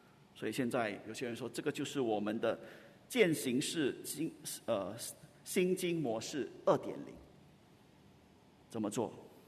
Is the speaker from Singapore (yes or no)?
yes; Singapore; 至少这是我们作为新加坡人的一个自豪感。我们不单是新加坡人，我们更是基督徒。